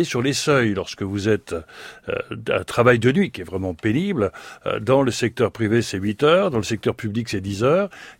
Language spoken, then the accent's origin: French; France; chez nous en France